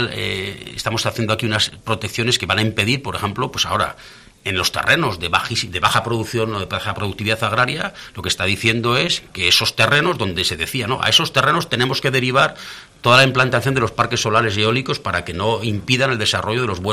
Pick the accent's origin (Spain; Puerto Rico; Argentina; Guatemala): Spain; Tudela, Navarre; Traumatólogo en el hospital de Pamplona y soy de Tudela, pues tengo menos posibilidades.